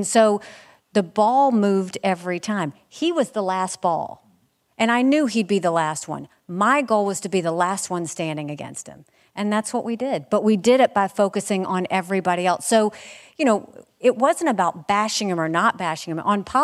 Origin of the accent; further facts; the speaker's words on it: United States; But at the end of the day, I'm an American, and I get the right to choose who I'm going to vote for.